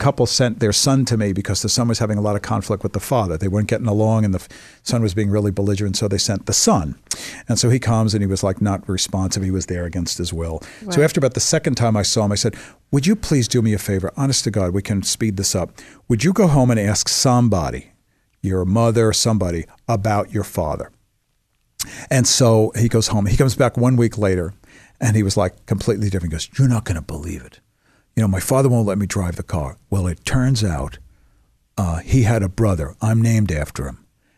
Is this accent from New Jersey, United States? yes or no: no; New York, United States; and so I'm from New York.